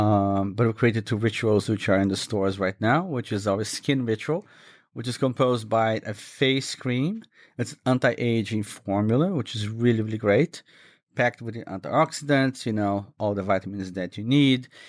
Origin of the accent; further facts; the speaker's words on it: Minas Gerais, Brazil; it's typical from my home state. I come from Minas Gerais, which is a state southwest of Rio. It's in the mountains.